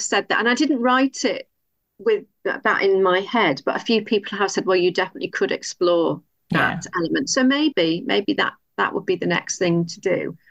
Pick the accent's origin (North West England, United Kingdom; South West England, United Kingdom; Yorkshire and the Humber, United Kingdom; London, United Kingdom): North West England, United Kingdom; Southport; I did quite a dark one set in an old museum where I grew up in Southport.